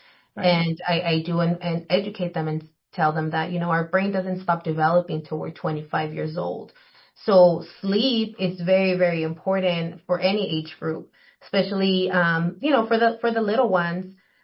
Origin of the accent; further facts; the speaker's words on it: Calexico, California, United States; I grew up here too in Imperial County. I am a Calexico native. So once a bulldog, always a bulldog. So yes, I grew up in Calexico. My entire family is from Calexico.